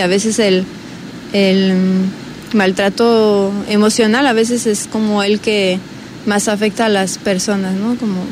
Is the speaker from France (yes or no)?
yes; France; Spanish is a second language; now in Mexico; Ah, yo soy de Francia.